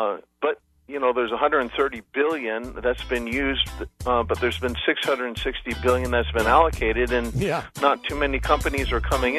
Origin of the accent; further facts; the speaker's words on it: Seattle, Washington, United States; Yeah, I grew up in Seattle, so I'm used to like the rockets